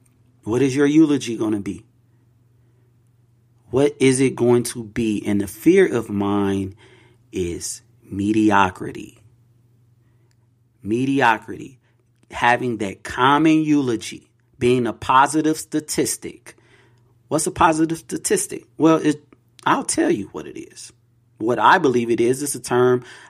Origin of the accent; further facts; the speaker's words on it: Chicago, Illinois, United States; WGN, you know, NBC, growing up in Chicago. So we would watch the news. We grew up very poor.